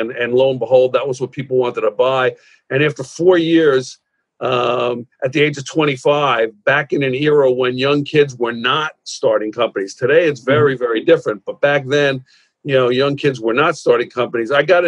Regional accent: Spring Valley, New York, United States; I grew up in Rockland County, Spring Valley.

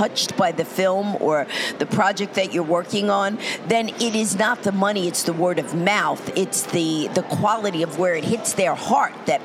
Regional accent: New York, United States; accent: New York; You know, that's my New York accent.

